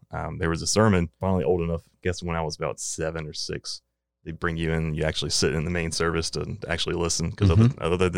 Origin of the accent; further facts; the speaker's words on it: North Carolina, United States; So I am from Eastern North Carolina. I grew up in a rural small town.